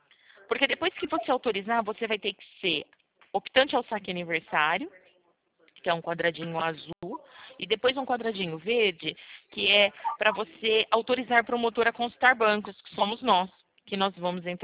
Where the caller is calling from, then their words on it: São Paulo, Brazil; Do estado de São Paulo.